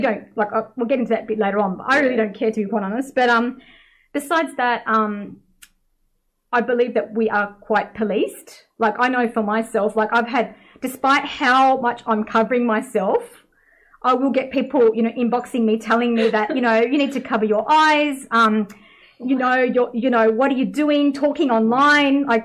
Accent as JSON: {"language": "English", "country": "Australia", "said": "I wear niqab and I'm an Australian revert"}